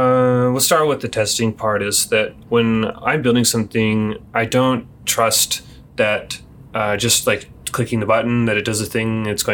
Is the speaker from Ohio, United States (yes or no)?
no; Texas, United States; So I went from Tennessee to Texas. I'm from Texas. My family's all there. So I moved back home